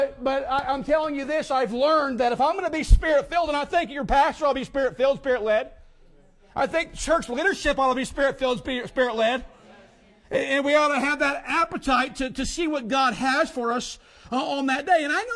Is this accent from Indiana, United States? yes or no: yes; Indiana, United States; also born or lived in Ohio; that was what my life was about in the morning as a young man growing up in Indiana and Ohio.